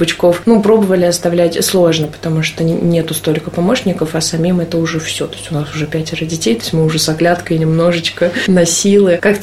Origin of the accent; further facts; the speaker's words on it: Moscow, Russia; Я сама из Москвы.